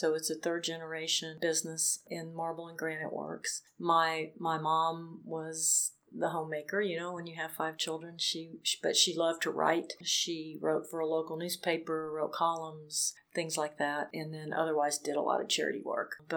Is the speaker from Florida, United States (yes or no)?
no; Hallettsville, Texas, United States; So I grew up in Hallettsville, Texas, which is a town of 20.